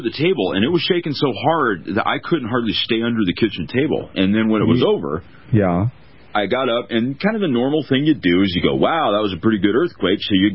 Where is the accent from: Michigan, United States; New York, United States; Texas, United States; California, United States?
California, United States; You know, I grew up in California. I mean, if in California, there are earthquakes all the time.